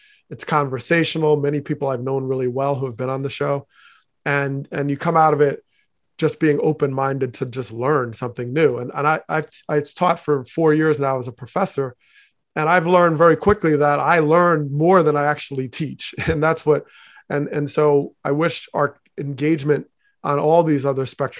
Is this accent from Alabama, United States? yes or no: no; Teaneck, New Jersey, United States; I have always taken the model that I gained from growing up in Teaneck, New Jersey.